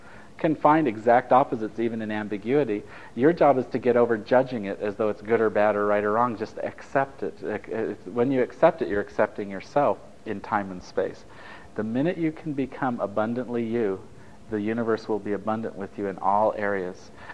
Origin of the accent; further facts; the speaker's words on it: Italy; I grew up in Italy in my mom's villa